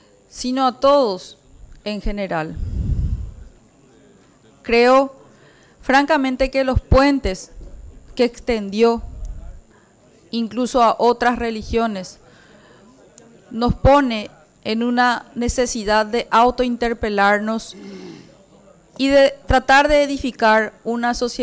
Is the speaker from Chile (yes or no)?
no; Paraguay; quiero, como paraguaya, reconocer ese enorme gesto que tuvo para con nuestra nación